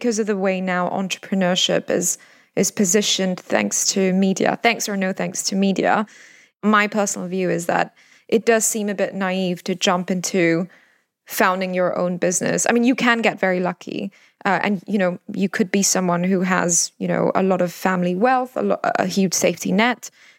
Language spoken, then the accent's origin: English; Singapore; I grew up in Singapore, where one of our national hobbies is shopping and the other is eating.